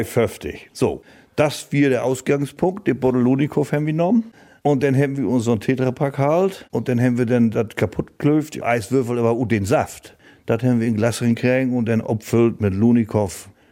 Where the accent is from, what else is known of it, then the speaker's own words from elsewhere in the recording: East Germany, Germany; Sicherlich, wir kommen aus Deutschland, auch aus der DDR, das wir auch alles noch sehr berühmt.